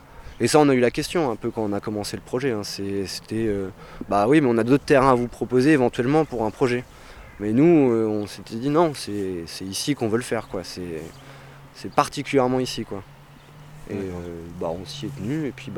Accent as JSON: {"language": "French", "town": "Blois", "region": "Centre-Val de Loire", "country": "France", "said": "Enfin, moi, je viens de Blois, à la base"}